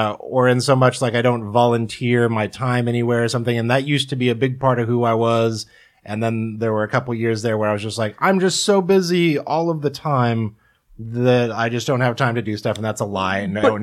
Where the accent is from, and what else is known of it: Kansas, United States; born or raised there